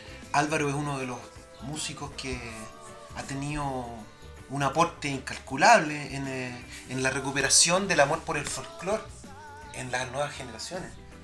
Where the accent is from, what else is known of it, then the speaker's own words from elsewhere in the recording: Chile; yo trato de cantar como chileno, como latino en mi reggae.